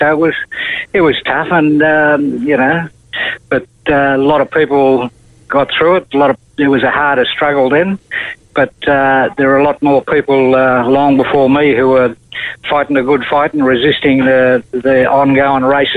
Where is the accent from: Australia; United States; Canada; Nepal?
Australia; Nambucca Heads, New South Wales; Yeah, I'm from the Goombangia mob on the north coast of New South Wales, beautiful Nambucca Heads. Don't call me an elder, I'm not that old yet, and don't call me uncle.